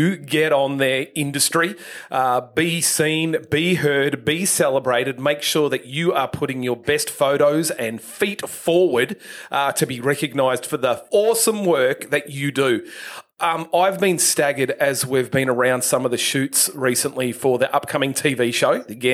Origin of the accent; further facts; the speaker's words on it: Queensland, Australia; We're from the Sunshine Coast. For those that don't know, it's about 100 kilometres north of Brisbane City